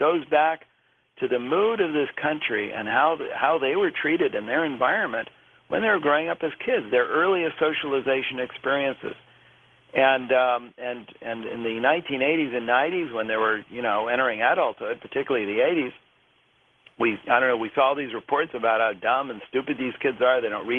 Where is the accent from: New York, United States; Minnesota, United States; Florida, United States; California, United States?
California, United States; I grew up in California then